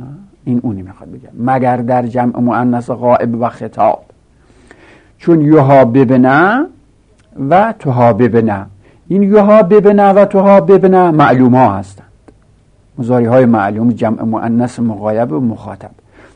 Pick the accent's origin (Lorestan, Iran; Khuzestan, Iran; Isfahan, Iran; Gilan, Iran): Lorestan, Iran; accent: Lorestani; همچنین لهجه ما لرستانی ها